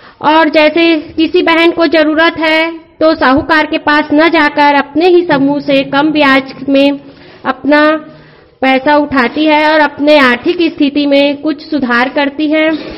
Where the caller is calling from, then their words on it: Charauda, Chhattisgarh, India; ग्राम चरौदा से रायपुर मोबाइल वाणी पे